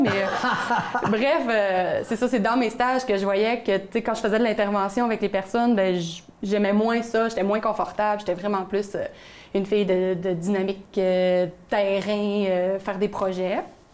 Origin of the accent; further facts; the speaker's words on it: Saint-Thomas-Didyme, Quebec, Canada; moi je viens de Saint-Thomas-du-Dîme plus précisément, j'ai grandi là.